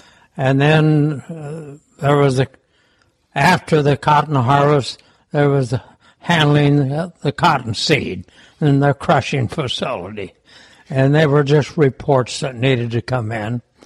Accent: Arizona, United States; I grew up in Arizona, outside of Phoenix, about 15 miles to the northwest of Phoenix, kind of halfway between the community of Glendale and Peoria.

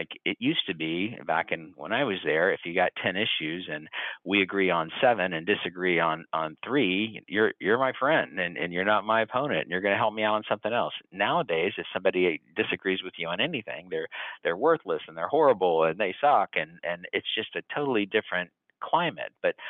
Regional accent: Orlando, Florida, United States; also born or lived in Tennessee; No, I was born in Tennessee and then grew up in Orlando, Florida.

